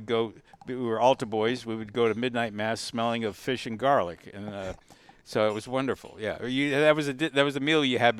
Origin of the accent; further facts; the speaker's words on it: Boston, Massachusetts, United States; I grew up in the Boston area.